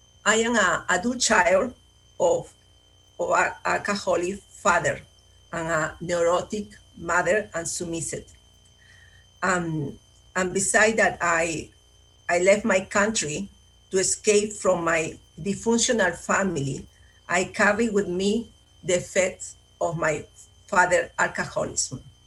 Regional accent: Peru; now in California, United States; Where I was here in California, I don't have my family. My family is in Peru. I am from Peru.

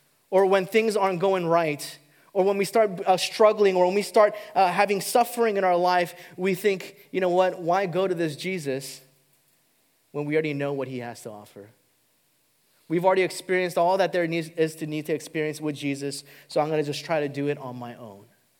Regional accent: California, United States; You know, me and my wife, we grew up in Southern California our entire lives, and you know, life couldn't have been better.

